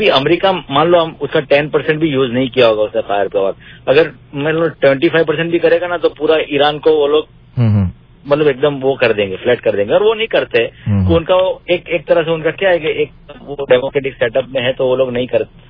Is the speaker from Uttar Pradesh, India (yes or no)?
no; Gujarat, India; वैसे मैं sir India से हूँ और गुजरात से हूँ